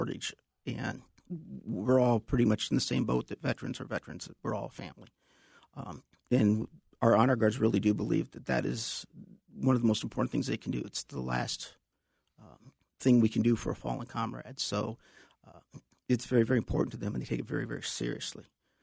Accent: Detroit Lakes, Minnesota, United States; I'm up from Detroit Lakes

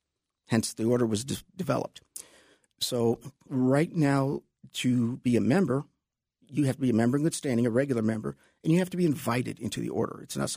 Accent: Detroit Lakes, Minnesota, United States; I'm up from Detroit Lakes

